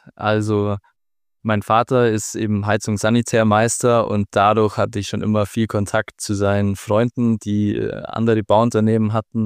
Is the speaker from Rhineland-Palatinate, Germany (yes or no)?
no; Kempten, Bavaria, Germany; born there; Und habe dann erst in Kempten, wo ich geboren bin, ein anderes Studium begonnen